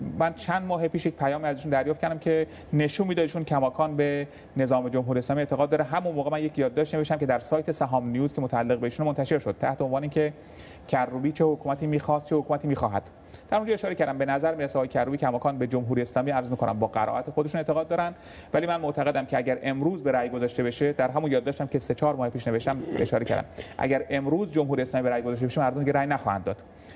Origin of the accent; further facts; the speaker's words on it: Iran; من هم به عنوان یک ایرانی در کنار میلیون‌ها ایرانی به این ایستادگیشون افتخار می‌کنم